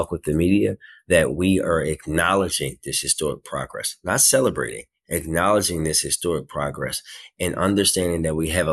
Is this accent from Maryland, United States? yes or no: yes; Baltimore, Maryland, United States; So my family, I'm a first-generation Baltimorean. My dad's family is from rural North Carolina, where my grandparents ran a pig farm, literally until they died.